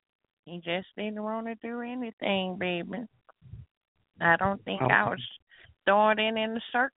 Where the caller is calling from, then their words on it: Fresno, California, United States; I'm calling from Fresno, California. I'm 74 years old